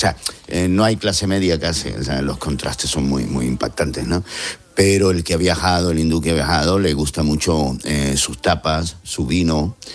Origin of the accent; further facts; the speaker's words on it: Adeje, Canary Islands, Spain; now in New Delhi, India; De Tenerife, Adeje.